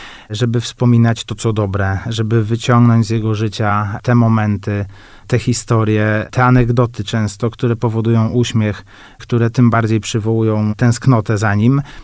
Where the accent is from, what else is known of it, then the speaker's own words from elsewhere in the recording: Kuyavian-Pomeranian Voivodeship, Poland; ja, mimo że Kaszub, jestem napływowy, bo pochodzę z terenu diecezji włocławskiej, również dawnego województwa włocławskiego, czyli można powiedzieć z pogranicza Kujaw i ziemi dobrzyńskiej